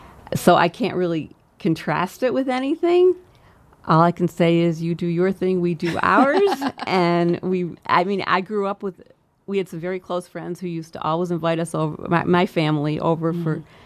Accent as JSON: {"language": "English", "town": "Buffalo", "region": "New York", "country": "United States", "tie": "born or raised there", "said": "I grew up in Buffalo, New York, and it was the same thing there, and it's the same thing in most cities."}